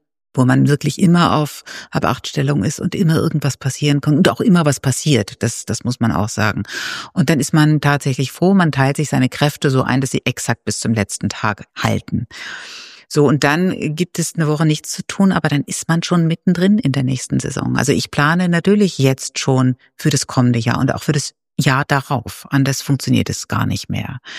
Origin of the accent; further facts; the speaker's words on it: Wilhelmshaven, Lower Saxony, Germany; born there; Ich bin in Wilhelmshaven geboren und habe so richtig norddeutsche Eltern.